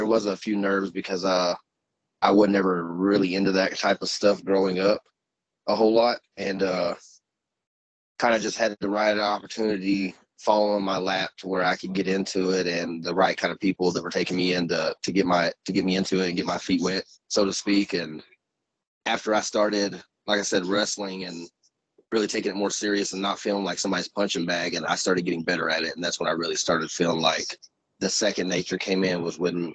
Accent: Durant, Oklahoma, United States; I'm from a little town in Oklahoma called Durant, in the Texas-Oklahoma connection area, where they're connected at.

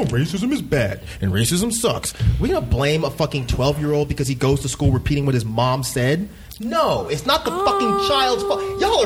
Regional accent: Conyers, Georgia, United States; I grew up in Conyers, and I've told y'all this before.

